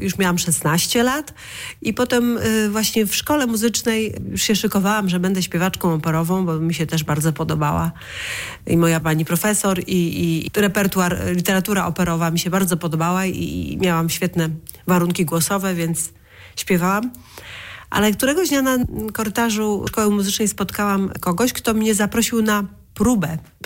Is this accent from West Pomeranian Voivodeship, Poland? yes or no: yes; Szczecin, West Pomeranian Voivodeship, Poland; Ja pochodzę ze Szczecina